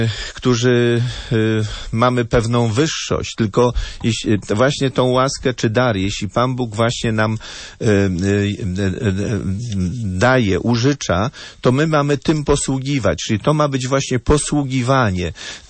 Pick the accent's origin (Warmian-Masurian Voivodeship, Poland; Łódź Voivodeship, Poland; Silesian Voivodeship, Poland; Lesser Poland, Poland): Warmian-Masurian Voivodeship, Poland; Ja pochodzę z Warmii. Kęczyn to już jest chyba Mazury, no ale można powiedzieć, jesteśmy właściwie z tych samych okolic.